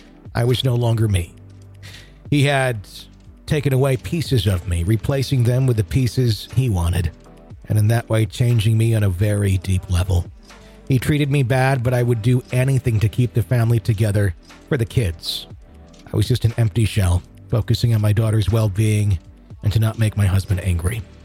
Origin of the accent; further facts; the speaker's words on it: Sweden; English is a second language; I am born and raised in Sweden, so I apologize if my grammar is not on point. In Sweden, you're considered a weirdo if you believe in ghosts, UFOs, and other unexplained things.